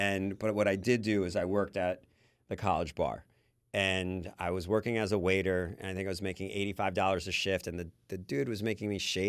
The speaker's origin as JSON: {"language": "English", "town": "Far Rockaway", "region": "New York", "country": "United States", "tie": "born or raised there", "also_born_or_lived": "Russia / New Jersey", "said": "I was born in Russia. My mother, my father, and I immigrated here when I was 2.5 years old. We grew up in Far Rockaway, Queens, and then we went to Kings Highway, Brooklyn."}